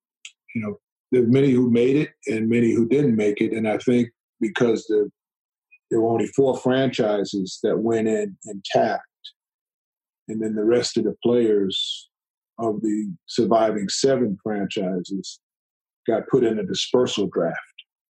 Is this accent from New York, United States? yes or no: yes; Long Island, New York, United States; I'm going back home. I grew up in Long Island, and the team is Long Island's team.